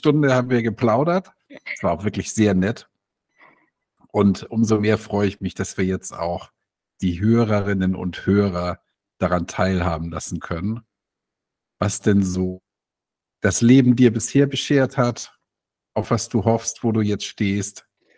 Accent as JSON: {"language": "German", "region": "Hamburg", "country": "Germany", "said": "Ich komme aber ja aus Hamburg, hier gibt es das ja gar nicht."}